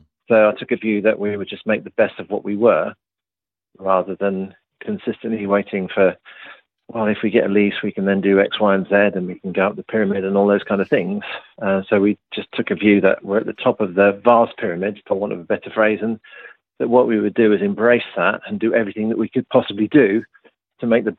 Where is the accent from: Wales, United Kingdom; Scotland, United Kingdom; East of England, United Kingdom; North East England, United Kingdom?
East of England, United Kingdom; I grew up in Norfolk